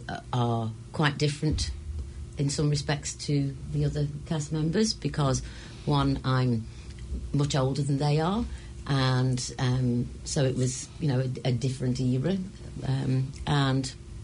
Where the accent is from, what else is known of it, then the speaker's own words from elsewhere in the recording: England, United Kingdom; I'm from England, my mother's Kenyan and my father's English.